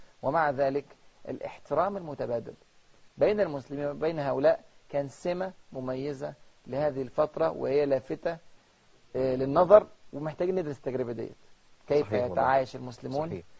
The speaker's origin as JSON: {"language": "Arabic", "country": "China", "said": "احنا عندنا في الصين ثلاث ديانات رئيسية،"}